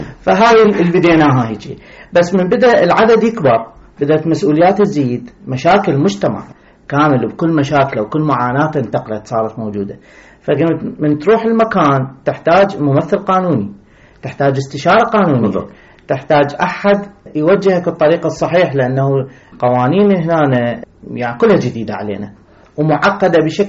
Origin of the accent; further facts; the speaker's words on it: Iraq; now in United States; إحنا كعراقيين موجودين هنا